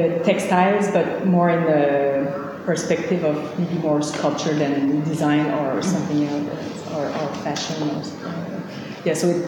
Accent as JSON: {"language": "German", "town": "Montreal", "region": "Quebec", "country": "Canada", "second_language": "German", "said": "Also ich komme aus Montreal."}